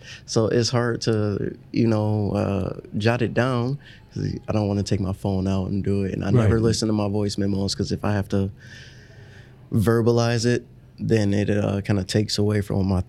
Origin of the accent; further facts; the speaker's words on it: Detroit, Michigan, United States; Of course, I want to do a show in Detroit. That's my hometown.